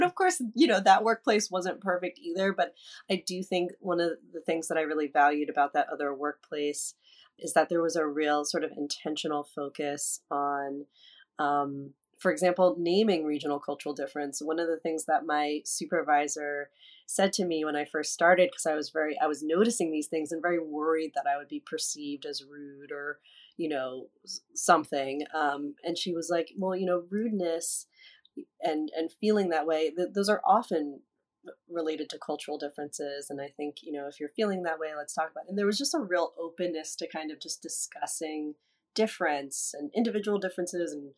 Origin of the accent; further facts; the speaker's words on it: New Jersey, United States; and I'm from New Jersey, did my training in New York